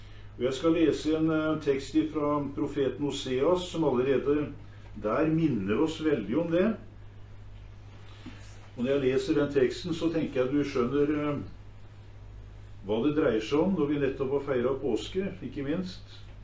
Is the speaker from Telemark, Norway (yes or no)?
yes; Kragerø, Telemark, Norway; Der nede hvor jeg kommer ifra, fra Kragerø